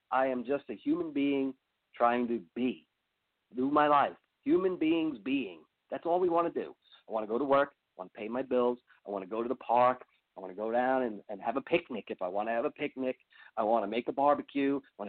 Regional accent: New York, United States; I grew up in New York. I've been to Manhattan.

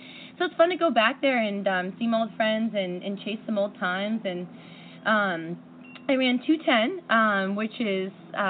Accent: Seattle, Washington, United States; I'm from Seattle, all of us are.

